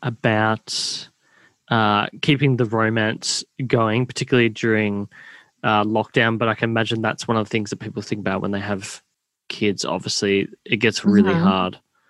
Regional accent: Victoria, Australia; Again, growing up in the Bayside area, although we're in East Melbourne now

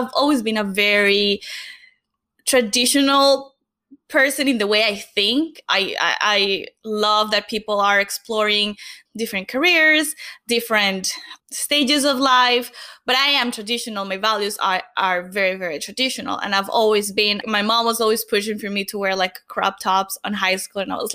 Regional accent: Venezuela; moved away as an adult; now in United States; I immigrated to the US from Venezuela right after college with $400 in my bank account and no concrete plan.

